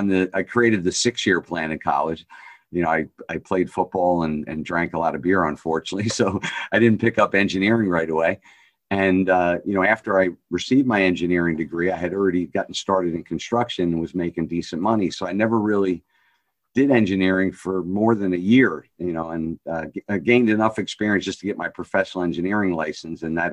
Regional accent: New Jersey, United States; Yeah, I grew up in New Jersey. I'm about 20 miles outside the Holland Tunnel. I'm close to Newark Airport

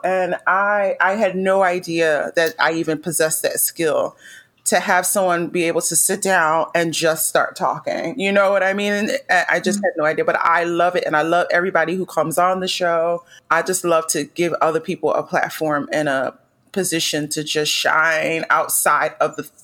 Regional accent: Philadelphia, Pennsylvania, United States; You know, I grew up in North Philadelphia. And so there was always music playing all through the neighborhood.

